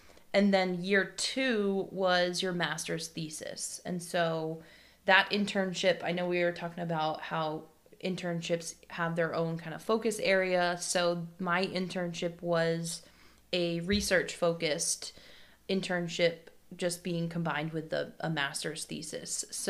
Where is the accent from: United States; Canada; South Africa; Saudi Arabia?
United States; Barrington, Rhode Island; So I am a Rhode Islander. I grew up in Barrington